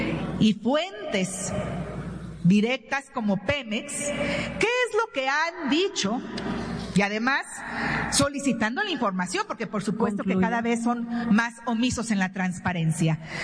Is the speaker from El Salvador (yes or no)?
no; Guanajuato, Mexico; Soy de Guanajuato y defiendo a Guanajuato.